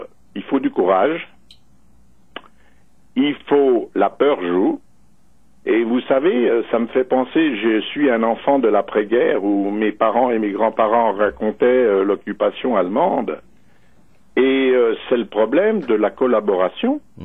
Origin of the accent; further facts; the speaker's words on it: Canada; D'ailleurs, je dois dire que nous sommes Français du Canada